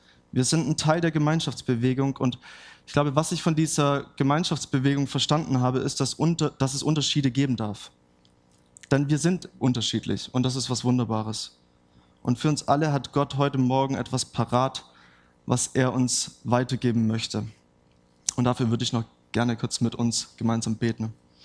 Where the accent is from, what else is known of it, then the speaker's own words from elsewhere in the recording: Baden-Württemberg, Germany; ich bin Schwabe und das ist so ein angeborener Defekt, den wir alle mitbringen.